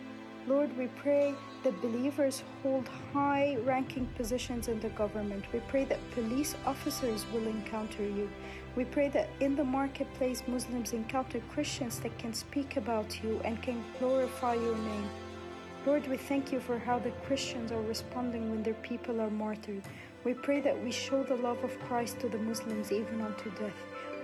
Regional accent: Cairo, Cairo Governorate, Egypt; I'm from Cairo, Egypt. I used to be a Muslim, but now I'm a follower of Jesus.

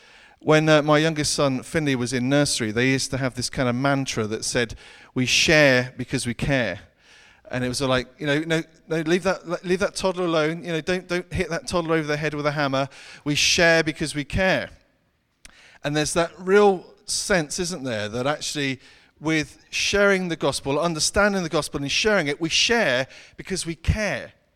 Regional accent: United Kingdom; And I'm too British and shake the hand

